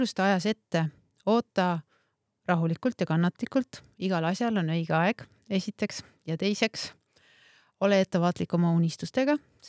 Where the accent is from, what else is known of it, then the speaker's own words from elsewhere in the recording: Saare County, Estonia; ma olin Soomes, Lapendranna tehnikaülikoolis ja just nendel aastatel ma tundsin hästi teravalt, et ma olen eestlane ja ma olen saarlane ja sügavalt juurduski minusse teadmine, et ma tahan tagasi Saaremaale